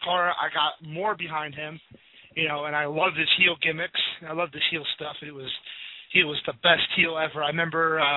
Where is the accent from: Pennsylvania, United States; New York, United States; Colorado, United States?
Pennsylvania, United States; Bethlehem; He actually lived for a short while in my hometown of Bethlehem, PA